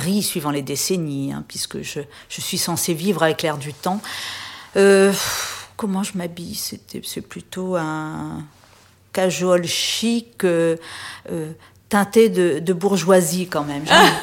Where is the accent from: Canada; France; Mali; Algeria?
France; Réunion; moved away as an adult; J'ai quitté La Réunion après mon bac au début des années 80